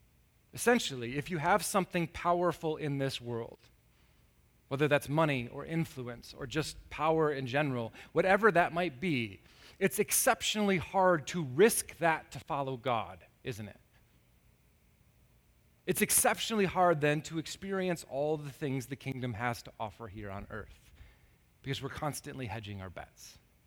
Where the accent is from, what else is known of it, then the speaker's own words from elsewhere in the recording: United States; it is hard to read this passage as an American without a little bit of a cheek pucker